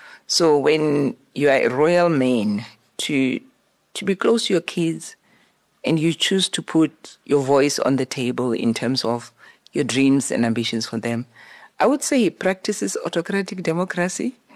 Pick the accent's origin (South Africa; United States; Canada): South Africa; Limpopo; born there; I was born in Limpopo.